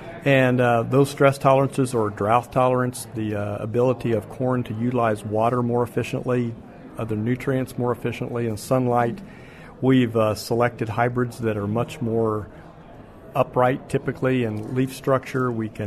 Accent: Johnston, Iowa, United States; I'm from Johnston, Iowa. Been on this job for about a year.

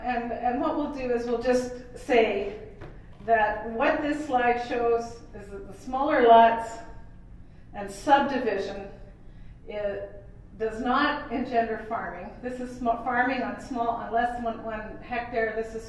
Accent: British Columbia, Canada; we value it very much as British Columbians.

